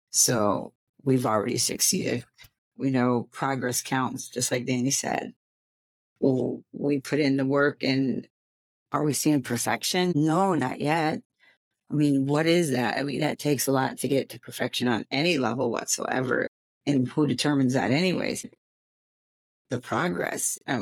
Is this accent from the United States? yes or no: yes; Jackson, United States; That is also my hometown. I was born and raised in Jackson.